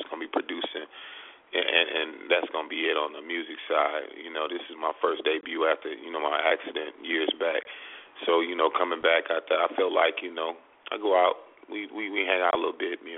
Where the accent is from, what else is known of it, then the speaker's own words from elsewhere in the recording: Michigan, United States; I've been ready. I was born ready. I'm from Michigan.